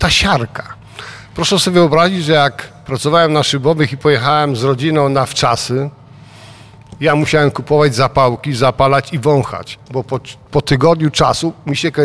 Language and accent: Polish; Złotoryja, Lower Silesian Voivodeship, Poland; Urodziłem się i wychowałem w Złotoryi, obok Legnicy.